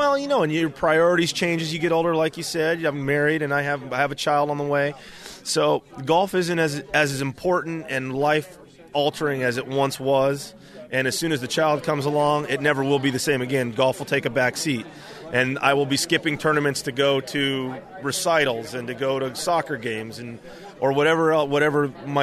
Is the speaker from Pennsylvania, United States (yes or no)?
no; Northern California, California, United States; I grew up here in Northern California playing NCJGA stuff